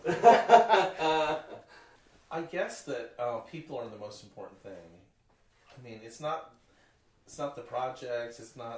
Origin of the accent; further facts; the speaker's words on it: Fayetteville, Arkansas, United States; I remember I grew up in Fayetteville, Arkansas, and there was no, I don't think I even know anybody that smoked in high school.